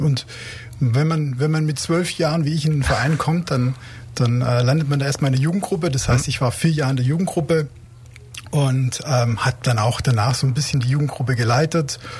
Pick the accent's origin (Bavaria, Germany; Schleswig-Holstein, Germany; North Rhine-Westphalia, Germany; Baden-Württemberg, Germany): Baden-Württemberg, Germany; Laupheim; born there; now in Senden, Germany; Ich bin gebürtiger Laupheimer, wohne aber inzwischen in Senden, bin verheiratet, habe ein Kind